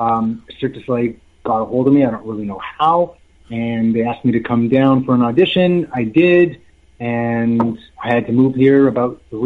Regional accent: Canada; now in Las Vegas, United States; Everyone gets so excited, but I come from Canada, so I know snow.

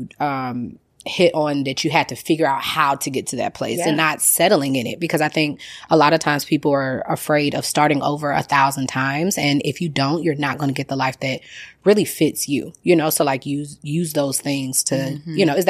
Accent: St. Louis, Missouri, United States; I grew up in St. Louis. So we were driving to Arkansas, like Mississippi and things like that.

